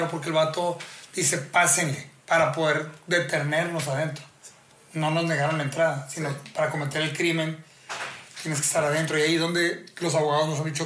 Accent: Mexico; como mexicano el primer instinto es ay, qué estrictos, pinches gringos

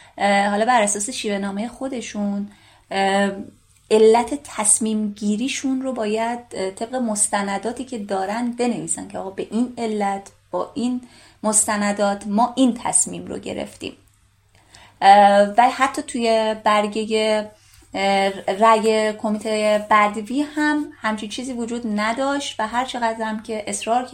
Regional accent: Gilan, Iran; حتی من شمالی هستم، گیلانی هستم

